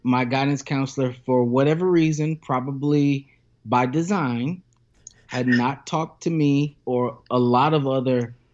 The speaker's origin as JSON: {"language": "English", "town": "Lexington", "region": "South Carolina", "country": "United States", "said": "So I'm from Lexington, South Carolina, very small town, maybe about 15 minutes from Columbia, South Carolina."}